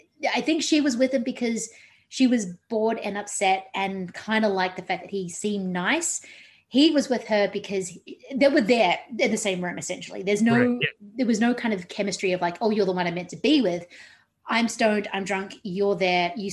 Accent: New Zealand; but my excuse is that I grew up in New Zealand and that's what you did.

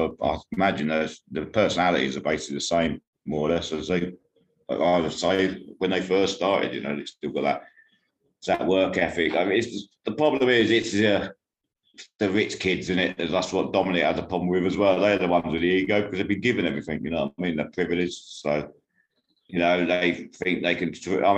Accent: London, United Kingdom; Luckily, I'm from London, so I can work with a London band.

